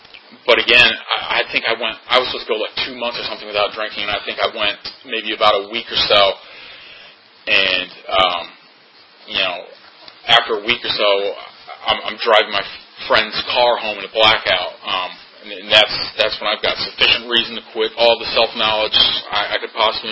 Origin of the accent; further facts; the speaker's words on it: Connecticut, United States; also born or lived in Boston / Germany; But I'm originally from Connecticut. That's where I grew up and went to high school and went to college in Boston. I had the year in Germany. So after the year in Germany, I came back to Boston to finish up my senior year.